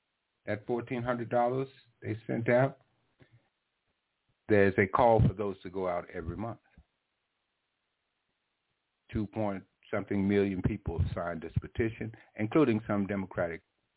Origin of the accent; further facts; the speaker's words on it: Memphis, Tennessee, United States; I'm somewhat of an authority on the subject, since I was born and raised here, since I went to school here, since I went to college, the University of Memphis